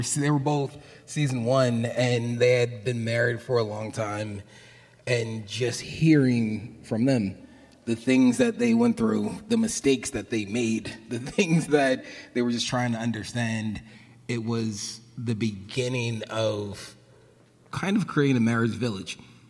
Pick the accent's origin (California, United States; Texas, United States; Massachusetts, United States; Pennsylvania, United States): Pennsylvania, United States; Philadelphia; Bruh, I'm from Philly, always doing karate.